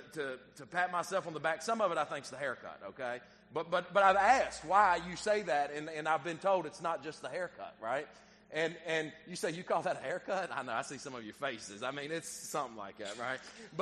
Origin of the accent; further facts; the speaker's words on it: United States; I'm an American, right? I'm of America, an American, right?